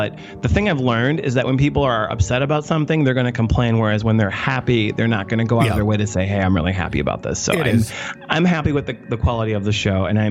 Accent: Milwaukee, Wisconsin, United States; I'm from Milwaukee. I love Milwaukee. And I want to put Milwaukee in as many of my films and TV shows as I can because it's a beautiful city.

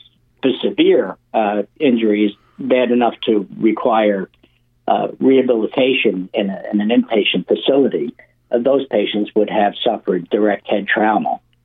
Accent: Queens, New York, United States; also born or lived in Uniondale; I was born in New York City, and then I spent the first 10 years of my life in Maspeth, Queens. And then we moved to Uniondale, and I was there until I went away to medical school.

